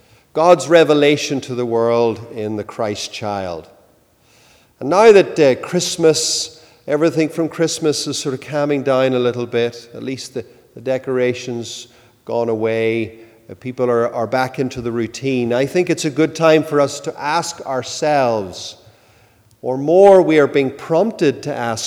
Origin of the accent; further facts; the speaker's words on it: Ireland; moved away as an adult; also born or lived in Ontario; I grew up in Ireland, and I lived in the north of Ireland. I was a curate in a parish in Dublin, and then moved to Ontario